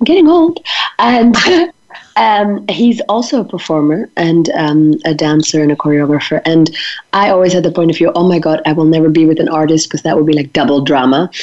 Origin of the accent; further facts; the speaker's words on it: India; I'm Indian and he's from West Africa, so the combination is also rare.